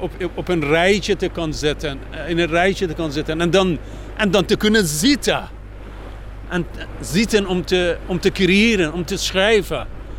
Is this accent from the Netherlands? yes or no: no; Tehran, Tehran Province, Iran; En je moet niet vergeten, ik kwam uit Teheran, uit Iran, Teheran. Zo'n 17 miljoen bewoners